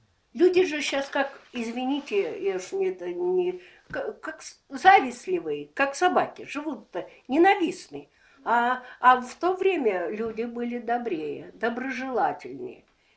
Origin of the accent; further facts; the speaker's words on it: Saint Petersburg, Russia; born there; Город Ленинград. Угу. Там родилась я.